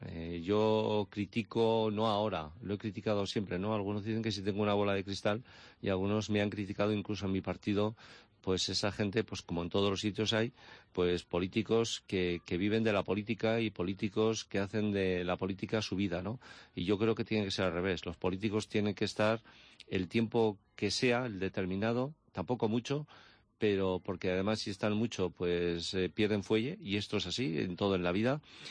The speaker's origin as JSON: {"language": "Spanish", "town": "Sabiñánigo", "region": "Aragon", "country": "Spain", "tie": "born or raised there", "said": "lo hago siempre en Sabiñánigo, que es mi pueblo y es donde yo quiero estar hasta el final de mis días"}